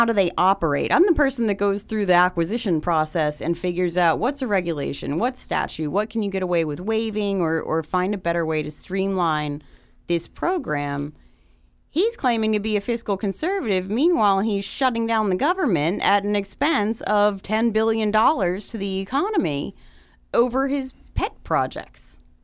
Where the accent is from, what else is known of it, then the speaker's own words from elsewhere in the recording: Maryland, United States; But it's also where I'm from. I'm from Harford County. I grew up there.